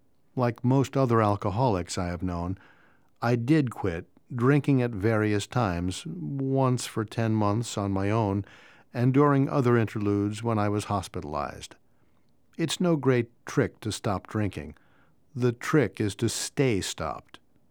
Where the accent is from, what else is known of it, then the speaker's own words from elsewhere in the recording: Kansas, United States; I was raised in Kansas, the only child of loving parents who just drank socially.